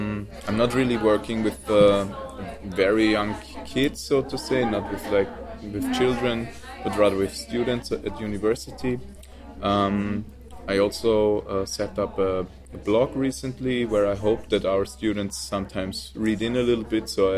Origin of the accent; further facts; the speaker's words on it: Vienna, Austria; I'm from Vienna